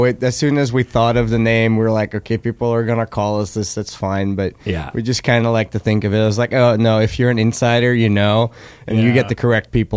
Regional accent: Belgium; So my entire immediate family we're all from Belgium. Most of my family's still in Belgium.

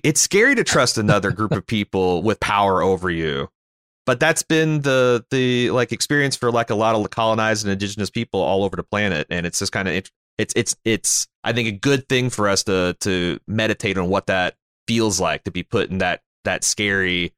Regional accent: Canada

